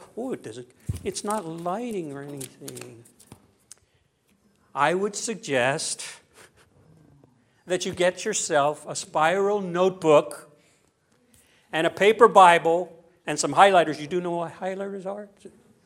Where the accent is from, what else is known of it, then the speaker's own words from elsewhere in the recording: Southern United States, United States; I'm from the South, though, so.